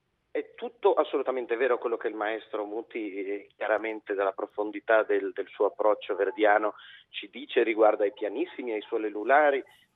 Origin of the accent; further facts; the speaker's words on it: Verona, Veneto, Italy; io da veronese